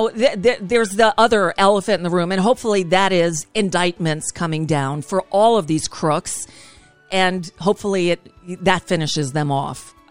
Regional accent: New York, United States; born there; now in Florida, United States; But then again, I live in Florida. And, you know, I was born in New York. My family moved down here in 71.

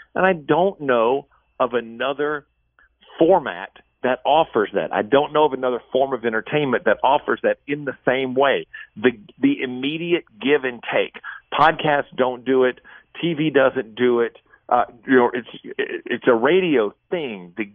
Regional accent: Louisiana, United States; now in Charlotte, United States; I mean, I'm obviously not from here originally. I grew up in Louisiana. TJ and I both met in Louisiana. We grew up in the same area in central Louisiana.

